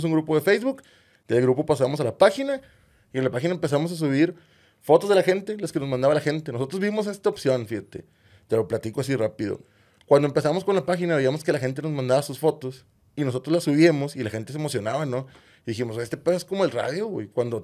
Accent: San Nicolás, Nuevo León, Mexico; tengo 36 años y soy de San Nicolás. Casi toda mi vida viví ahí, ahora ya vivo más por Apodaca, Escobedo, San Nicolás, ahí en el triángulo que está todo pegado.

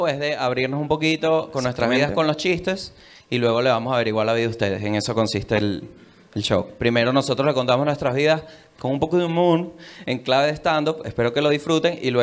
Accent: Venezuela; Para mí la arepa es venezolana. ¿Por qué? Porque yo soy de Venezuela.

